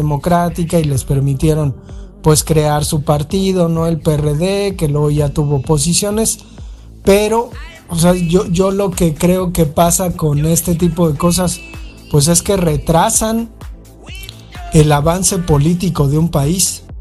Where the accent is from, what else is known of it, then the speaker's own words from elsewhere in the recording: Mexico; no sé si sea porque somos mexicanos y nos han enseñado así